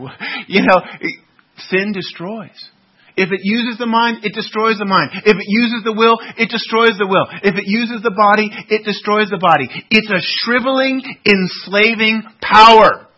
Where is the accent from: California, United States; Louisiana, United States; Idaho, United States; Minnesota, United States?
California, United States; I grew up in the San Francisco Bay Area. Okay, we had plenty of those old hippie guys